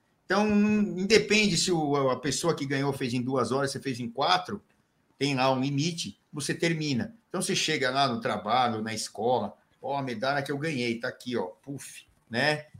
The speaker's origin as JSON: {"language": "Portuguese", "region": "São Paulo", "country": "Brazil", "tie": "born there", "said": "Palmas do Tremembé, onde eu nasci, lá na Zona Norte, do lado do Horto Florestal"}